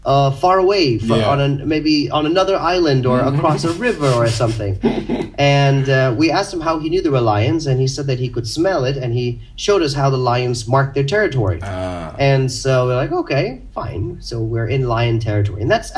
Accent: India; also born or lived in Zimbabwe; the reason I'm Indian and have this strange accent is because I spent my life growing up in different countries, 10 countries around the world.

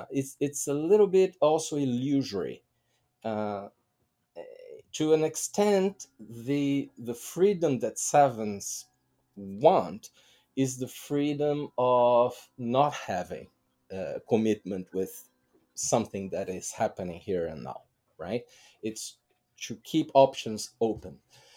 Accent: Brazil; Like, if you see my home country, Brazil, that is very seven-ish and Latin

